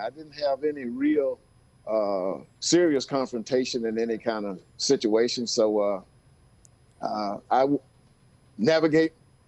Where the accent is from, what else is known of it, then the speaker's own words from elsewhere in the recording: Athens, Georgia, United States; I'm actually from Athens. I went to Clark Central High School, which is about five blocks away from the University of Georgia campus.